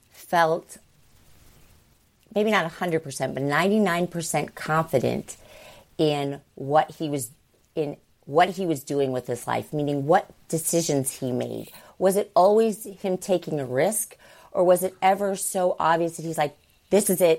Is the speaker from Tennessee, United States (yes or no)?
no; Danville, Illinois, United States; In Danville, Illinois. It's near Champaign-Urbana.